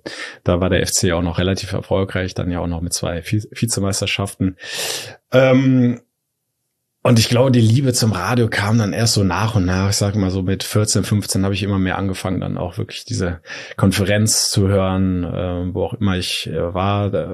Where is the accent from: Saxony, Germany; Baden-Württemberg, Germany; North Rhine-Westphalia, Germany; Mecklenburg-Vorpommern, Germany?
North Rhine-Westphalia, Germany; Also ich bin in der Nähe von Köln aufgewachsen, so hast du die Nähe natürlich zum FC, also auch im Rhein-Sieg-Kreis, um genauer zu sein, bin ich aufgewachsen.